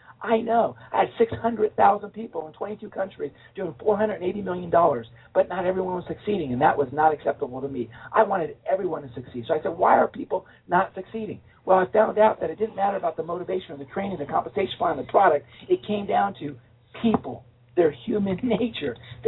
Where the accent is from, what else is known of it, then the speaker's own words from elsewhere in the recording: San Diego, California, United States; also born or lived in New York; Thank you. I was born in New York, raised in San Diego.